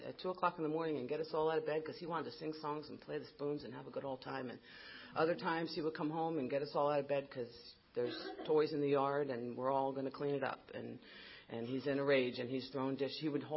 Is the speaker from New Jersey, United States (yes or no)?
yes; New Jersey, United States; So I grew up in New Jersey. I grew up in what I fondly kind of think of as a good white trash town in Middlesex County.